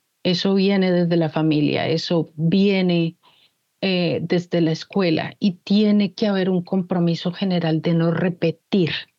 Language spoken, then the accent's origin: Spanish; Colombia; sino que como nación colombiana tenemos que saber la verdad